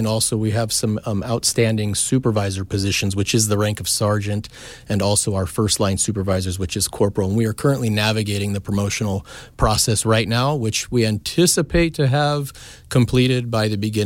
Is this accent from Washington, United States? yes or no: yes; Seattle, Washington, United States; So traditionally, I'm from Seattle, Washington.